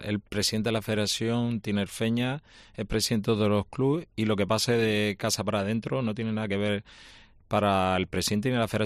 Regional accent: Canary Islands, Spain; yo me siento orgulloso de ser canario. Evidentemente de ser tinerfeño también

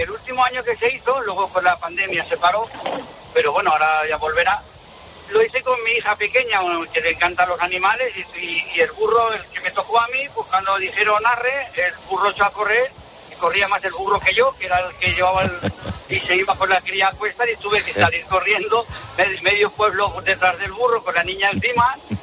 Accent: Vilaseca, Catalonia, Spain; Mi pueblo es Vilaseca, aquí en Tarragona.

